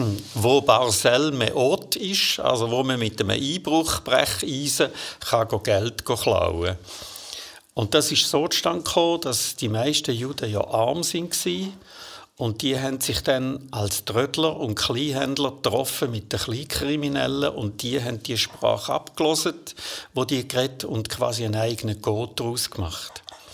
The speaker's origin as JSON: {"language": "German", "country": "Switzerland", "said": "das, was wir als Schweizer sonst eigentlich unter jiddischen Wörtern verstanden"}